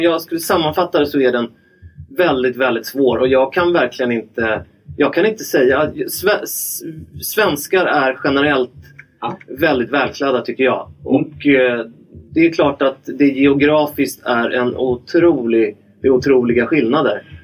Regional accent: Sweden; Vi är svenskar.

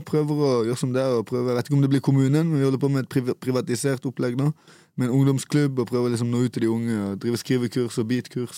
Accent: Kristiansand, Agder, Norway; Kristiansand, Grim. Litt over hele verden. Sør-Amerika, Sentral-Amerika, også Spania, men mest Grim, Kristiansand.

